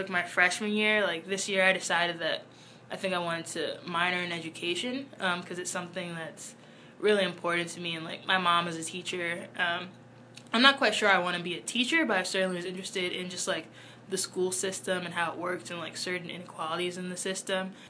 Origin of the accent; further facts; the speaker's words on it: New York City, New York, United States; I'm from New York City, so this is, like, not that bad of a drive.